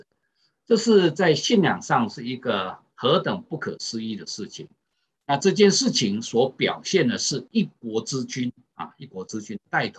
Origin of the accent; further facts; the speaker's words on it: China; 就好像啊我们中国人这个啊如果没有啊不能怀孕生孩子哈